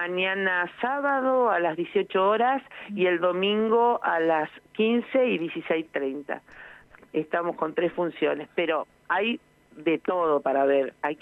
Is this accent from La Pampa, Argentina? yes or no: yes; La Pampa, Argentina; es que somos todos de la Pampa.